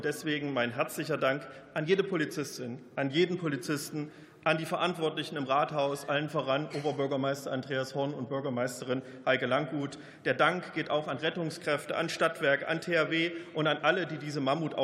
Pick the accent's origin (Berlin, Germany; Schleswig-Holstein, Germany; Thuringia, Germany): Thuringia, Germany; Erfurt; ich war an diesem Wochenende zu Hause. Zu Hause in meiner Heimatstadt Erfurt.